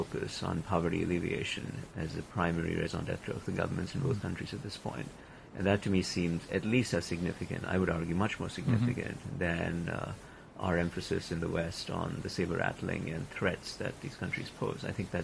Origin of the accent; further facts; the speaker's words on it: India; To me, as a child growing up in India, it was inconceivable that he would do business with China.